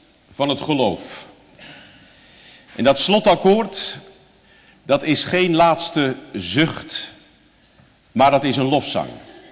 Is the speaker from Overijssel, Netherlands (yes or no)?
no; Katwijk, South Holland, Netherlands; born there; Er was een oude ouderling in Katwijk waar ik geboren ben